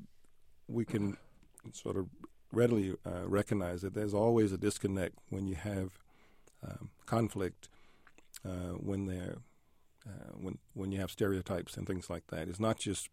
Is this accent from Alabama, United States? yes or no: yes; Alabama, United States; When I grew up in Alabama, I was not allowed in the library because I was black.